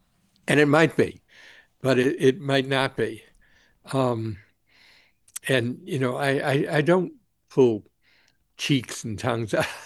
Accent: New England, United States; Yeah. Well, you know, I'm from New England, but, and I love the New England coast. I love the rockiness of it.

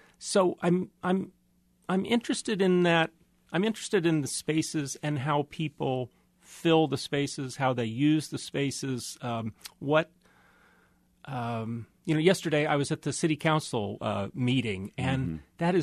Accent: Kansas City, United States; as a kid, I spent a lot of time on my grandparents' farm just west of Topeka, and yet I grew up here in Kansas City.

